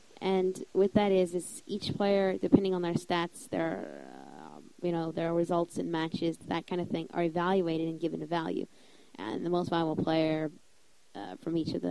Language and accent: English; United States; Since we are both from the United States, it's going to be the NBA, obviously.